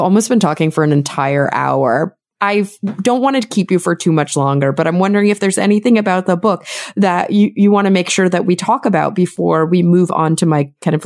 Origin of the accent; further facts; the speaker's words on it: Texas, United States; now in Los Angeles, United States; I'm from Texas. I live now in Los Angeles. I lived in New York City for about a year.